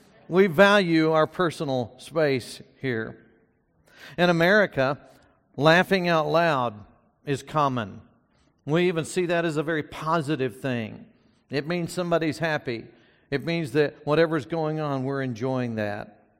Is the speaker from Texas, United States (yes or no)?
yes; Texas, United States; also born or lived in Louisiana; I am from the South. I was born in Louisiana and raised in North Texas.